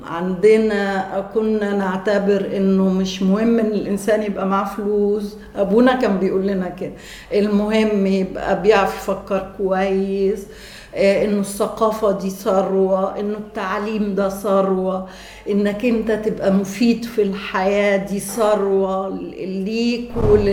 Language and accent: Arabic; Cairo, Cairo Governorate, Egypt; also born or lived in Tamnoud, Dakahlia; 9/7 سنة 48، اتولدت في مني تمنود، قرية صغيرة في محافظة الدقهلية، لكن اتربيت في القاهرة لأن والدي جه بعد مولدي بسنتين، حوالي سنة 50 51 تقريبا